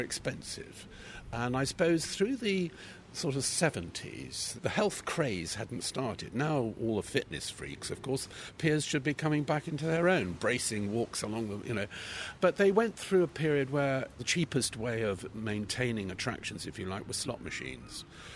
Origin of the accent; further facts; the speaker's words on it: Brighton, South East England, United Kingdom; But Brighton is home. Absolutely. And I, growing up in Brighton, I just sort of imagined that everybody grew up in a place like this, you see.